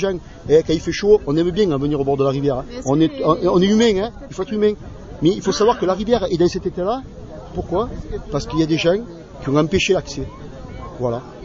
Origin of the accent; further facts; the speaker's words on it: Madières, Occitanie, France; Et je sais, je suis de Madière.